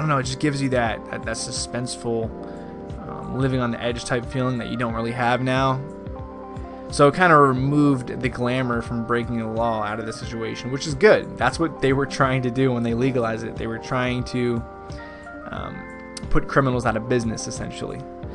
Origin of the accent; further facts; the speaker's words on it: New Jersey, United States; Being that I come from New Jersey, I grew up 19 years in New Jersey where cannabis was super illegal, and if you got caught, you could go to jail.